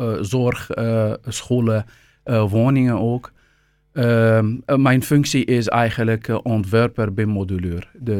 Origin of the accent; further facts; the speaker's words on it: Aleppo, Aleppo Governorate, Syria; Dutch is a second language; moved away as an adult; now in Netherlands; Maar ik kom oorspronkelijk uit Aleppo, Syrië.